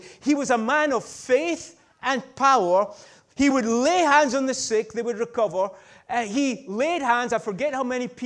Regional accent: Peterhead, Scotland, United Kingdom; Hey, I actually have an international license. I'm from Peterhead, blah, blah, blah, blah.

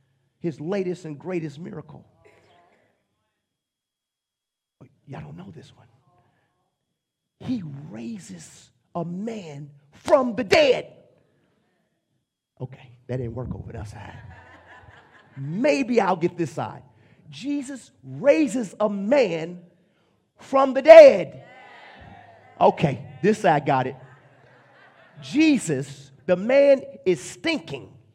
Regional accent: St. Louis, Missouri, United States; I'm from St. Louis. Denial. I'm from St. Louis.

